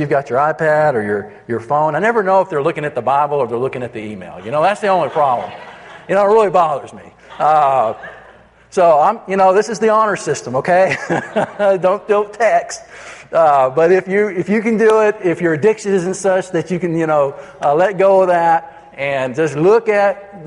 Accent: Dallas, Texas, United States; I'm not from Houston. I'm from Dallas. God love and bless me.

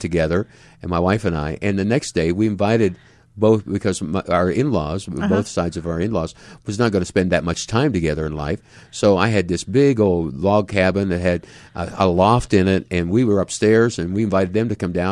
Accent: Pennsylvania, United States; It was kind of interesting because I'm from Pennsylvania. My wife is from Missouri.

